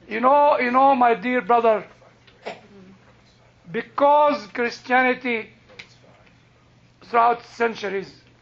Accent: United Kingdom; I don't know anything about American politics. I ask those who know. I am British.

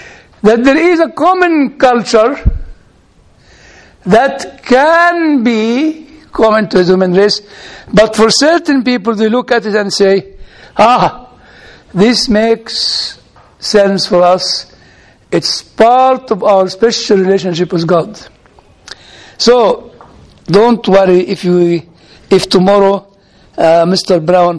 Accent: Egypt; English is a second language; I said to him, you know, I am from Egypt.

